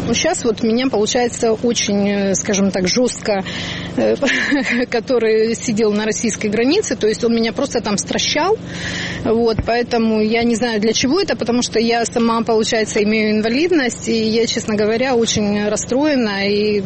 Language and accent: Russian; Crimea, Ukraine; По загранпаспорту я живу там с видом на жительство, потому что я крымчанка коренная, родившаяся там и прописанная с 90-го года.